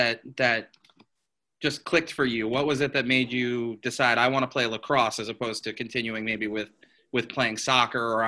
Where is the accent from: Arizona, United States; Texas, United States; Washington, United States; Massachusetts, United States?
Massachusetts, United States; East Hampton; like you growing up in Springfield, East Hampton, where I'm from, didn't have lacrosse either